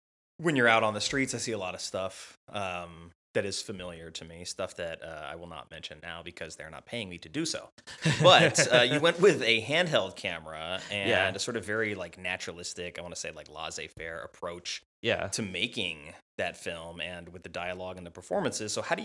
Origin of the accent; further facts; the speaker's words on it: Burbank, California, United States; born there; As a fellow Burbankian, I was born in Burbank. I now have returned to Burbank.